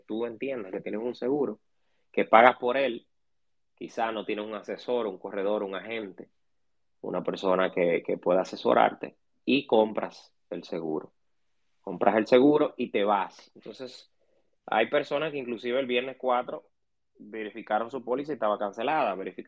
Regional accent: Dominican Republic; como dominicanos, todos no visualizamos que nosotros estamos invirtiendo en una póliza o contrato para nuestro vehículo

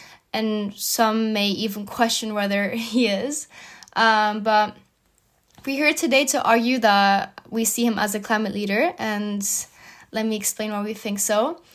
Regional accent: Germany; I'm from Germany, and I'm currently a third-year student at IE studying international relations.

